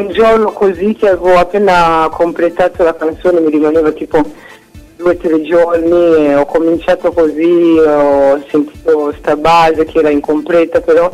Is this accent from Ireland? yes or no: no; Zanzibar, Tanzania; vengo dalla Zanzibar in Tanzania, Africa, un paese stupendo con il bellissimo mare, e vengo proprio da lì.